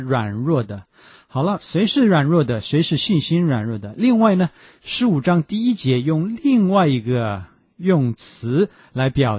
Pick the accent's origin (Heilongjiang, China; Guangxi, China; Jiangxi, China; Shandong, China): Shandong, China; accent: Shandong; 我们山东话说也不嘎去吃啊